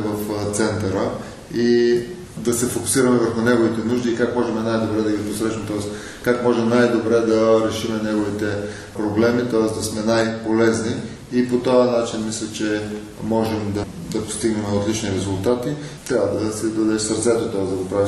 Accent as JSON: {"language": "Bulgarian", "town": "Veliko Tarnovo", "region": "Veliko Tarnovo Province", "country": "Bulgaria", "tie": "born or raised there", "said": "имам практика в страната, в няколко града в страната, включително в моя роден град Велико Търново"}